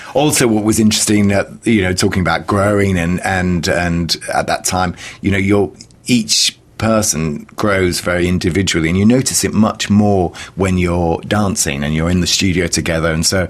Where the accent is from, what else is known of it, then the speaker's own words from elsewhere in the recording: Yorkshire and the Humber, United Kingdom; and she was from Italy and I was from Yorkshire. And so at that time, Yorkshire seemed so far away, we never even went back home for the weekend.